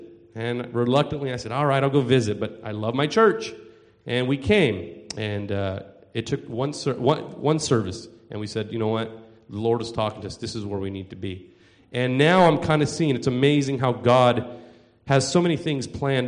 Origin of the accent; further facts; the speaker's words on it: Selma, California, United States; I grew up in Selma, and to be honest, I never heard of Traver in my whole life.